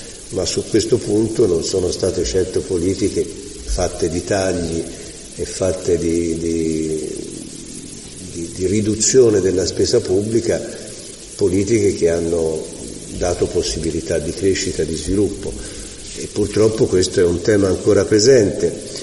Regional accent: Tuscany, Italy; possiamo come toscani andare orgogliosi della nostra capacità di reazione

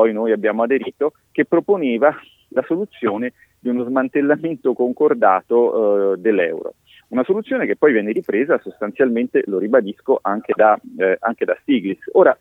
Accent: Florence, Tuscany, Italy; moved away

